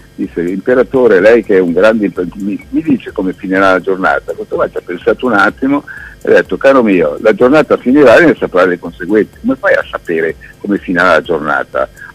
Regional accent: Milan, Lombardy, Italy; io sono nato a Milano in un quartiere dove c'è la via Stendhal

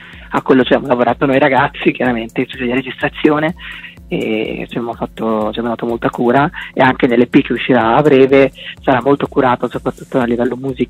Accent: Genoa, Liguria, Italy; sono il cantante e il tastierista della band e vengo da Genova.

